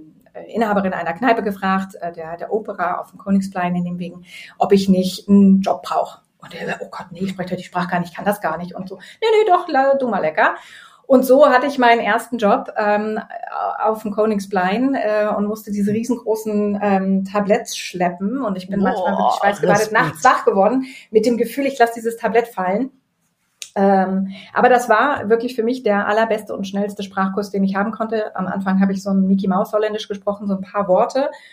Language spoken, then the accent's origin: German; North Rhine-Westphalia, Germany; moved away as an adult; also born or lived in Nijmegen; now in Netherlands; ich bin am Niederrhein aufgewachsen. Und nach meinem Abitur hat es mich in die Niederlande verschlagen und habe dort in Nimwegen erst studiert